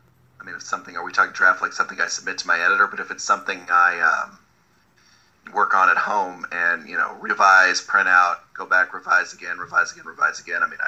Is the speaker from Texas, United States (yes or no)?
yes; Texas, United States; also born or lived in New York; I'm from Texas. And one of the things I realized when I came to California was that I'm kind of a Western guy in orientation.